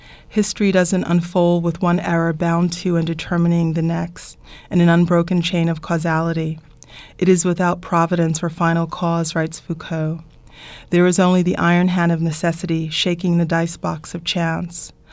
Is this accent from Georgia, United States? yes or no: no; Brooklyn, New York, United States; You know, I'm a New Yorker. I was born in Brooklyn. I'm not culturally African at all.